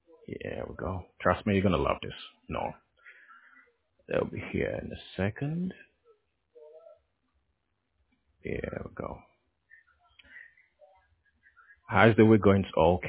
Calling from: California, United States; Oh, I'm calling from California, but we do provide services nationwide.

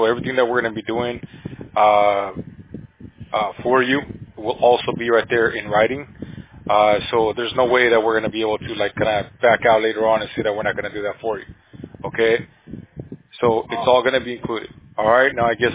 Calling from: California, United States; We're in California, sir. So we're here in California. We're in Orange County.

